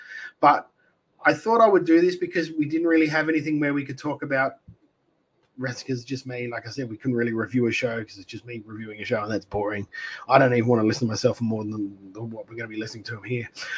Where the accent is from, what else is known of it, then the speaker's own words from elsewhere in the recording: Australia; I have that much faith in the product that we as Australian wrestling and as Australian wrestlers put across to the public.